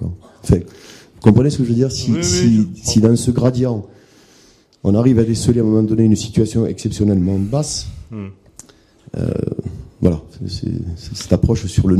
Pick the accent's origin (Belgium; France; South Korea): France; Perpignan, Occitanie; je suis enseignant, je viens de Perpignan.